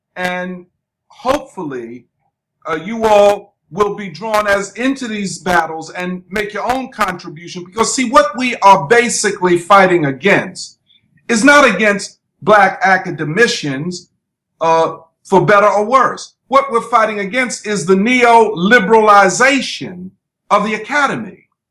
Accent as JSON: {"language": "English", "town": "Philadelphia", "region": "Pennsylvania", "country": "United States", "said": "North Philadelphia is where Temple is. I am from North Philadelphia."}